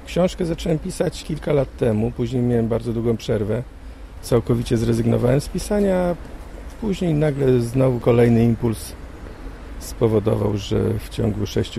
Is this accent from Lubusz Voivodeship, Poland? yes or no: yes; Trzebicz, Lubusz Voivodeship, Poland; moja rodzinna miejscowość koło Drezdenka, Trzebicz